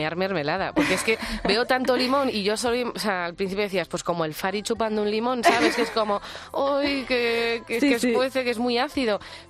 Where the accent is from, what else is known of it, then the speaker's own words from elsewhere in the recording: Pamplona, Navarre, Spain; Tengo la nota de prensa en euskera, que aunque yo me las dé y soy de Pamplona, pues no tengo mucha idea.